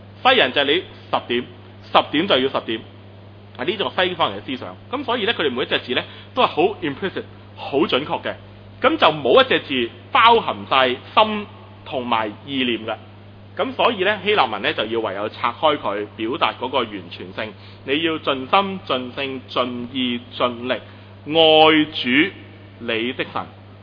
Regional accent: Hong Kong; 我哋香港人已经被训练。

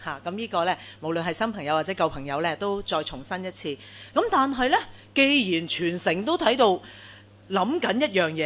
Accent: Hong Kong; 我们香港人都很重节期的

